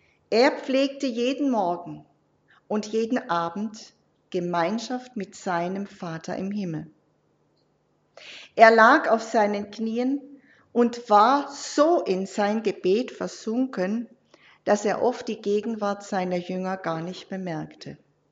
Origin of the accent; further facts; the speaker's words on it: Bad Wildbad, Baden-Württemberg, Germany; Also wir haben in Bad Wildbad, wo ich herkomme, haben ja viel mehr Jugendliche, aber leider keine so aktiven.